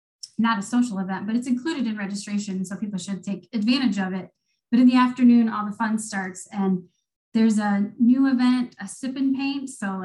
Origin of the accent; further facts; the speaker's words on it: Iowa, United States; I've never milked a cow and I'm from Iowa.